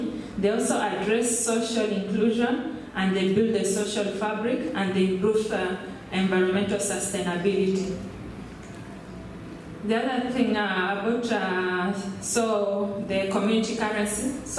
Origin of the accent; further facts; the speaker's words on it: Kenya; and I'm from Kenya